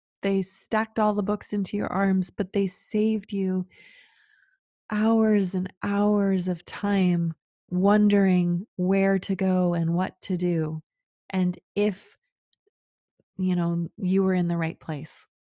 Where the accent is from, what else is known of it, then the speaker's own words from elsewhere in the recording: Berkeley, California, United States; Yes, I was raised in Berkeley in the 70s.